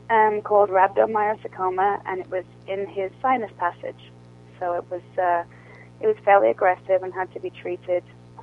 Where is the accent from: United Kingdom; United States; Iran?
United Kingdom; born there; because I was born in the United Kingdom.